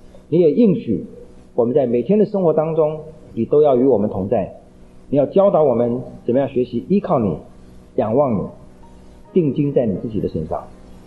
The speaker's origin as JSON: {"language": "Chinese", "country": "China", "lives_now": "United States", "said": "我们常说，我们中国人来到美国，美国有这个好处那个好处。"}